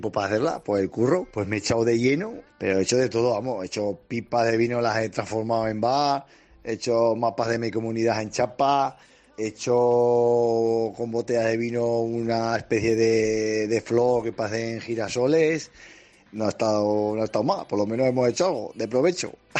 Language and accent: Spanish; Navarre, Spain; de Navarra.